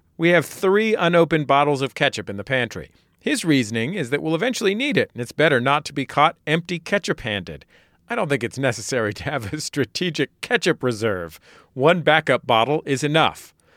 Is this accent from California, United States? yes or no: yes; San Francisco, California, United States; I'm from San Francisco, so I really don't have strong feelings about this.